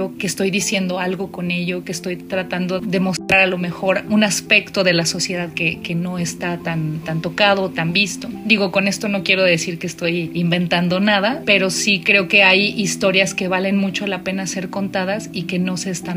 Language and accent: Spanish; León, Guanajuato, Mexico; Yo hablo francés, yo soy de León, porque estábamos grabando en León. Hablo francés, soy de León